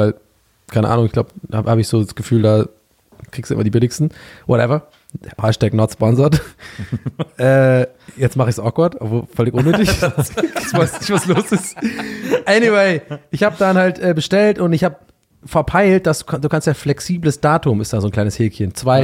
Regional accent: Cologne, North Rhine-Westphalia, Germany; Köln, meine Heimatstadt.

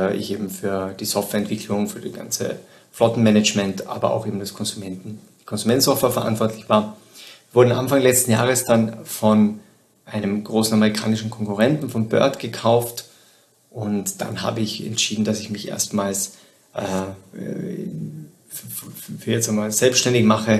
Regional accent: southern Austria, Austria; Ich komme ursprünglich aus Südösterreich

